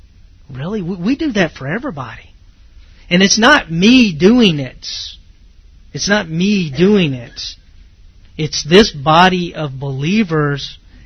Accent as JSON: {"language": "English", "region": "the South", "country": "United States", "said": "I'm from the South. And part of the South is, well, Southern gentility, you know."}